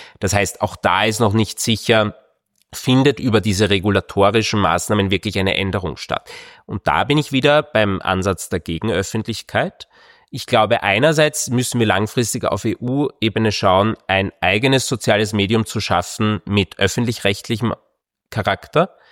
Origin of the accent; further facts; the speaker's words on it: Austria; Als bei uns in Österreich